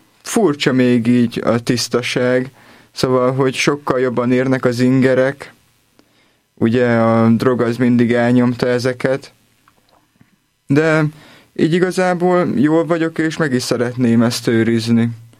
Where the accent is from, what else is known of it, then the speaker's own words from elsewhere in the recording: Kecskemét, Bács-Kiskun, Hungary; also born or lived in Kalocsa; kecskeméti, Kalocsán születtem.